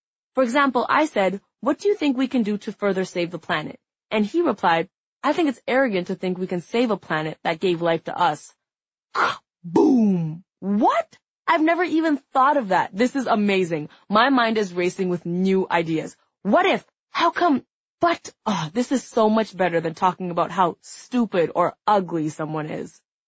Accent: Toronto, Ontario, Canada; moved away as an adult; now in Los Angeles, United States; Moving from my hometown Toronto to a place like LA was really terrifying

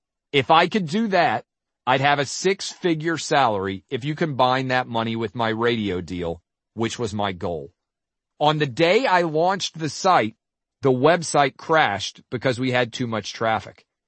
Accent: Nashville, Tennessee, United States; It was sparsely attended in my hometown of Nashville, and we sat down close to the dugout.

